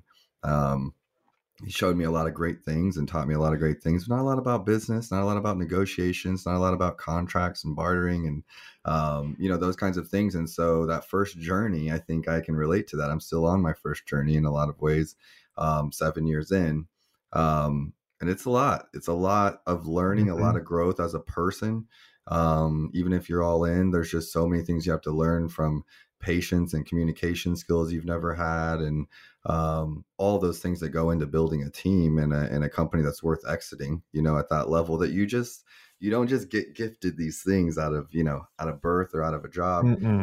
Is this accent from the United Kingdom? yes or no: no; Canada; now in Kansas City, United States; I'm Canadian, by the way.